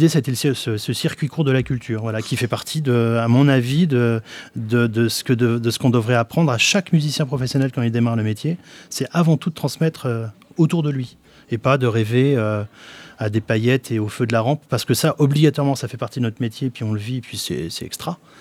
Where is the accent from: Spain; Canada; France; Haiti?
France; Saint-Étienne, Auvergne-Rhône-Alpes; Chez moi, à Saint-Étienne, dans les quartiers